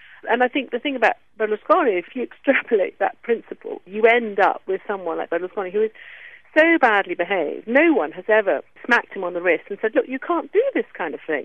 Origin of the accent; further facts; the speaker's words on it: Italy; I grew up in Italy, so I speak fluent Italian, and I went to school in Italy, and my parents live there